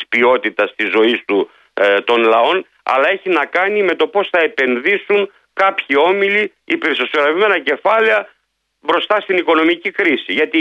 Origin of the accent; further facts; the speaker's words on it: Central Greece, Greece; υπάρχει στην πατρίδα μου για παράδειγμα στη Φθιώτιδα που είμαι και υποψήφιος